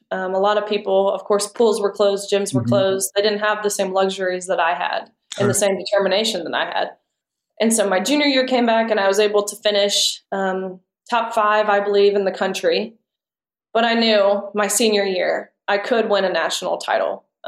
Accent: Tennessee, United States; I grew up in Tennessee, but my dad being a Vanderbilt player, we were never allowed to sing

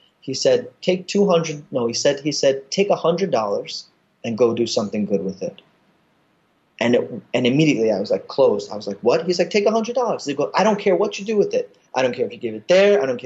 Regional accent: Brooklyn, New York, United States; And especially I'm from Brooklyn, I really want to do something.

